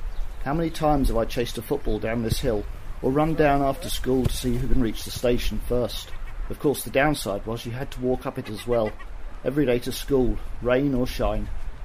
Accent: Looe, South West England, United Kingdom; Although not Loo born, I grew up here in Shutter, an area we thought of as separate to the rest of Loo.

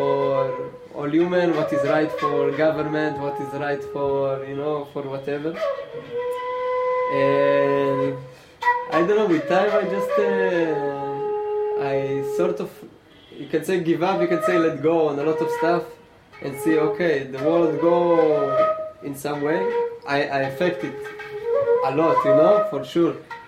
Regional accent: Israel; English is a second language; I'm from Israel

